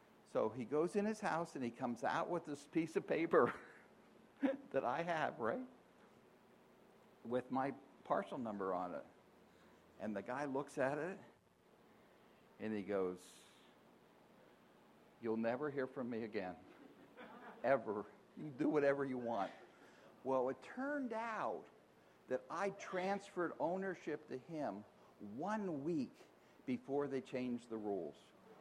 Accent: California, United States; I'm from California, so I don't know what he's talking about.

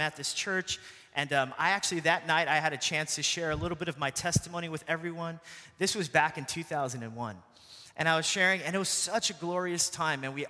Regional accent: California, United States; now in New York, United States; I'm not a native of New York, but I came from California and fell in love with the city

